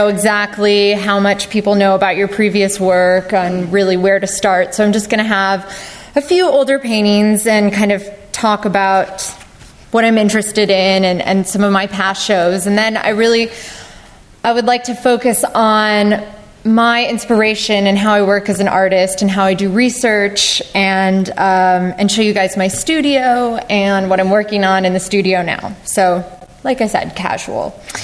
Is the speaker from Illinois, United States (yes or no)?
no; Plano, Texas, United States; also born or lived in Dallas; I am from Dallas. I grew up in Plano, but don't hold it against me. And my parents still live in Frisco